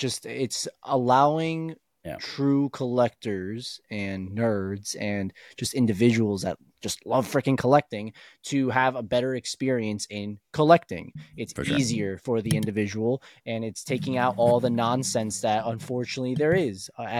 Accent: Colombia; I've gone to Colombia, right? I'm originally from Colombia

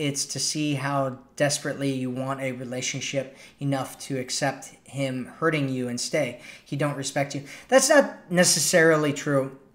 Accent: Ohio, United States; I grew up in Ohio, and my family was like that.

